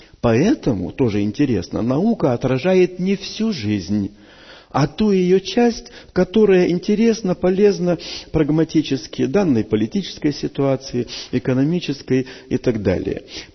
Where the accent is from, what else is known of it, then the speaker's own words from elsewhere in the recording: Russia; Я русский, россиянин по происхождению